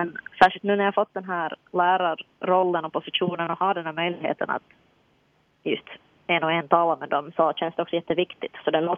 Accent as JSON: {"language": "Swedish", "town": "Jakobstad", "region": "Ostrobothnia", "country": "Finland", "tie": "born there", "said": "Men så brukar jag säga att jag föddes i Jakobstad."}